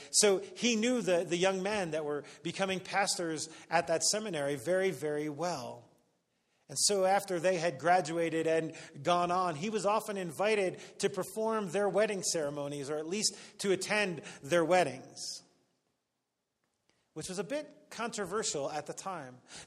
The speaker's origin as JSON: {"language": "English", "region": "East Coast", "country": "United States", "tie": "born or raised there", "said": "when growing up on the East Coast with a lot of Catholic schools around"}